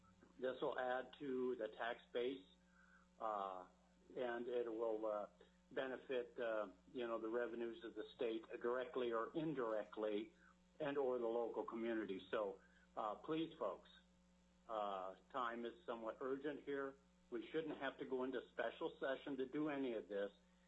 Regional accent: Sterling, Alaska, United States; I guess maybe I just turned up my volume here. I'm calling on a cell phone. I'm from Sterling, Alaska. I'm a longtime Alaskan.

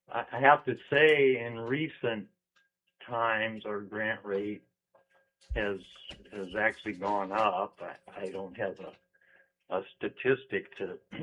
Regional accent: Kenai, Alaska, United States; I'm from Kenai. I've lived in Kenai since 1971.

